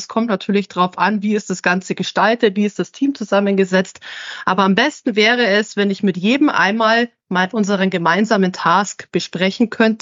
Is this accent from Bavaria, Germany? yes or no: yes; Munich, Bavaria, Germany; now in Northern Germany; Ich komme aus dem Süden. Ich wurde von München nach in den Norden gespült zu euch.